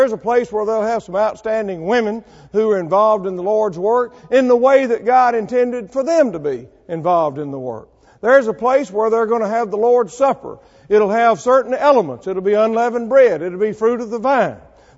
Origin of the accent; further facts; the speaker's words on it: Mississippi, United States; I'm from Mississippi.